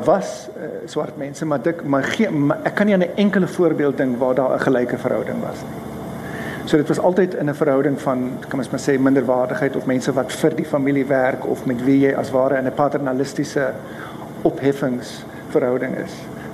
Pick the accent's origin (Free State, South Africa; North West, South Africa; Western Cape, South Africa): Western Cape, South Africa; Aan die suidekant van Idasvallei, en ek het groot geword in Enie Park. Aan die, kom ons maar sê, die noordekant van Enie Park.